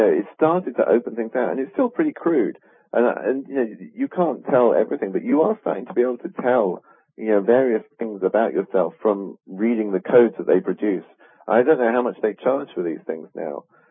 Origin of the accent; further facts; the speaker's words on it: England, United Kingdom; now in United States; I'm English too, so I'm kind of, you know, not a non-citizen of the U.S.